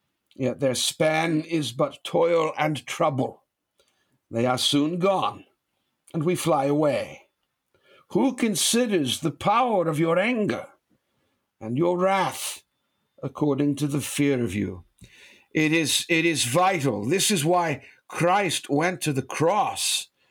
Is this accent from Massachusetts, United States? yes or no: yes; Massachusetts, United States; And you know, I was raised outside of Boston. I was literally where I grew up. My home was at the end of a dead-end street.